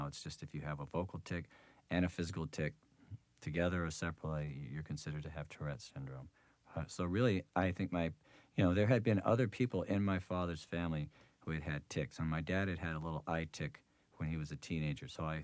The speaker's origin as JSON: {"language": "English", "town": "New Orleans", "region": "Louisiana", "country": "United States", "tie": "born or raised there", "also_born_or_lived": "Memphis / Berkeley", "said": "I grew up in Memphis for a while and in New Orleans. And when I was about 10, we moved to Berkeley, California."}